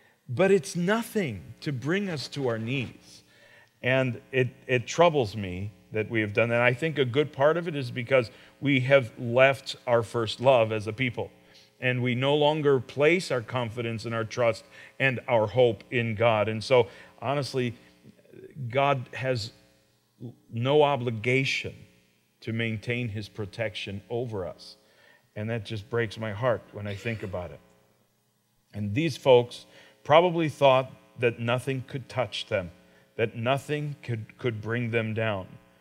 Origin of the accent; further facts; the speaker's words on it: United States; It's just a pride that I have about our country and about being American.